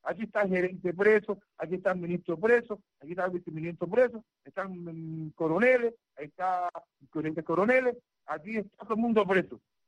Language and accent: Spanish; Cuba; he dado paso al frente como un cubano y lo seguiré dando por la libertad del pueblo de Cuba.